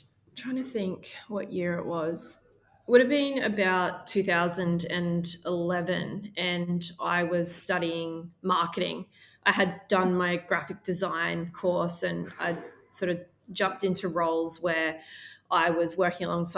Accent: Mission Beach, Queensland, Australia; also born or lived in Moranbah; So I'm actually from North Queensland. I was born in a little place called Moranbah. It's a tiny little mining town. And then I grew up in Mission Beach, which is a beautiful place. It's up near Cairns.

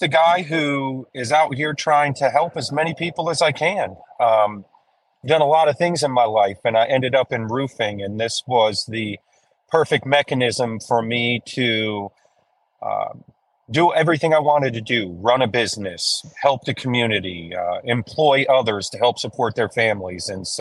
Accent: Illinois, United States; moved away as an adult; now in Knoxville, United States; No, born and raised in Northern Illinois. I grew up on a little lake called Long Lake in the northwest suburbs of Lake County

